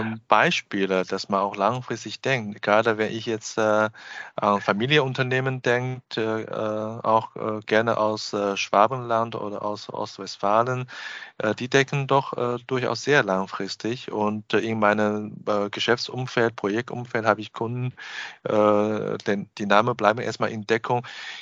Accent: China; now in Germany; hier meine ich ja wirklich so als Chinese, auch wenn ich so lange Zeit schon in Deutschland gelebt habe

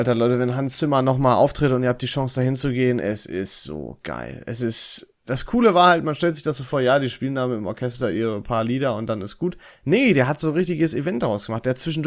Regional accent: Dorsten, North Rhine-Westphalia, Germany; Ich komme ja aus Dorsten und da war immer so das klassische Ding.

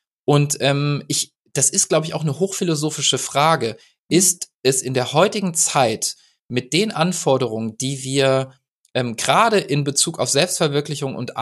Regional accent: West Germany, Germany; ich bin in Westdeutschland groß geworden

